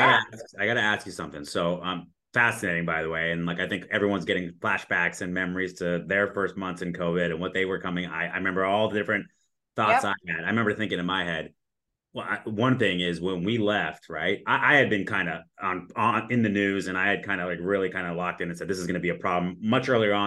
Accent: California, United States; now in Arizona, United States; I grew up in Southern California, but you know, Arizona has a lot to offer as well.

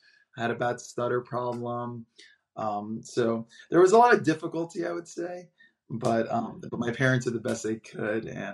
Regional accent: Fort Lauderdale, Florida, United States; I grew up in South Florida. I was born in Miami, grew up a little bit north of there in the Fort Lauderdale, Coral Springs area.

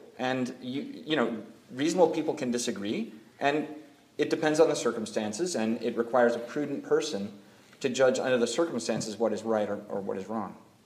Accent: Seattle, Washington, United States; I mean, I'm from Seattle.

